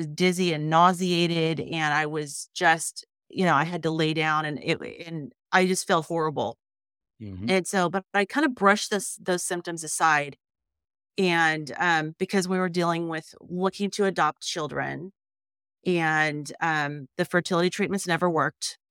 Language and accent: English; California, United States; moved away as an adult; now in Washington, United States; spent most of my life in California. So pretty much born and raised in California. 10 years ago, when I was 45, moved up to Washington State.